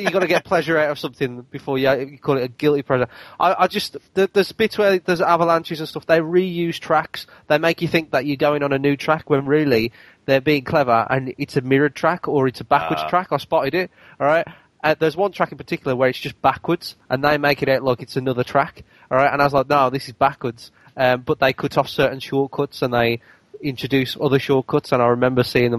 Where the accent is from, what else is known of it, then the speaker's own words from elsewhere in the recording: England, United Kingdom; I don't live anywhere near London, and I'm English.